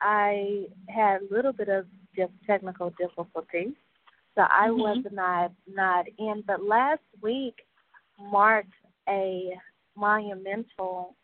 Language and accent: English; Oklahoma, United States; now in Dallas, United States; So, this is Texas for you. I'm originally from Oklahoma, as I've said before.